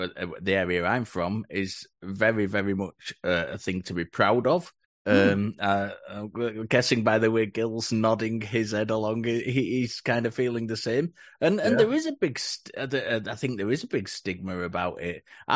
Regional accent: United Kingdom; Well, we're from Britain, so we I think it's a big thing here.

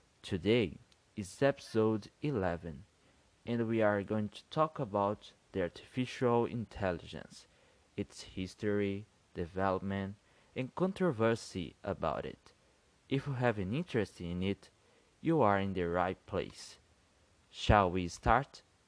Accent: Brazil; English is a second language; Hi everybody … from Brazil, and this is Easy English, the podcast made by English learners.

